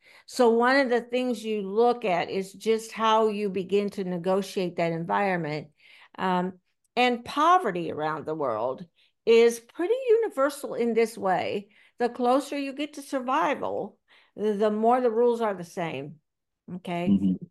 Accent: Indiana, United States; born there; also born or lived in Ohio / Katy / Chicago / Houston; now in Corpus Christi, United States; Well, I was born in Indiana, lived in Ohio. Then I lived in Katy. Then I lived in Indiana. Then I lived in Corpus Christi, Texas. Then Chicago, Illinois. Then Houston. Now back in Corpus Christi, Texas.

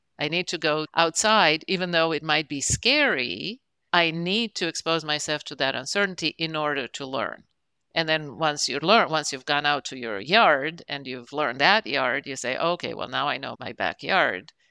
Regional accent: Israel; You asked how growing up in Israel influenced where I am.

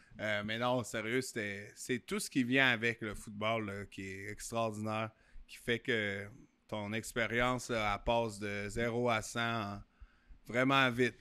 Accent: Quebec, Canada; Aussi, après ça, tu sais, on vient du Québec. Moi, j'étais absolument poche en anglais.

